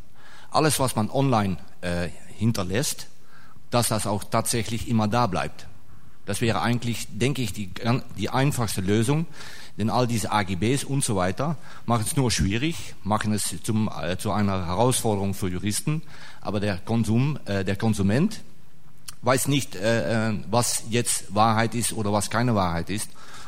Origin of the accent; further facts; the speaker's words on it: Netherlands; German is a second language; ich komme aus Holland, also ich bin ein Nachbar.